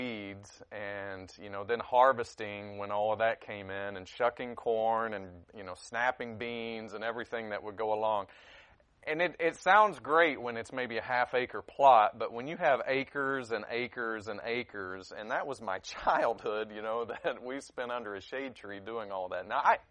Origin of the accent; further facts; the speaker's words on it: Tennessee, United States; moved away as an adult; also born or lived in Michigan / Asia; I grew up in East Tennessee. My accent may not show that. I lost it somewhere along the way. I've lived in a lot of places in the world. I moved to Michigan after 20-some years of living in Tennessee, and then I went to Asia.